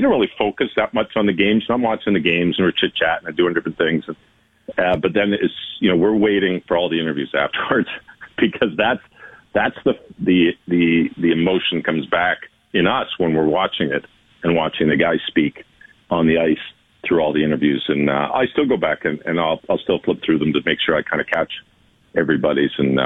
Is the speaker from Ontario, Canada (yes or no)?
yes; Toronto, Ontario, Canada; I grew up in Toronto, so you had to cheer for the Leafs.